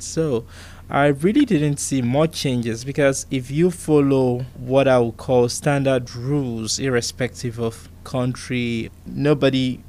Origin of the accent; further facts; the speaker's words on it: Nigeria; born there; I was born in Nigeria. I was born on the 25th of July, 1985.